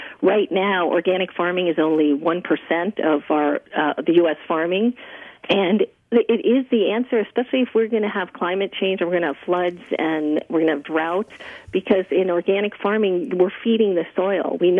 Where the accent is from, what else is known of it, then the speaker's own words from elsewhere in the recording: New York City, New York, United States; now in Northern California, United States; However, I am originally from New York City. I'm a Manhattanite. Grew up in an apartment building.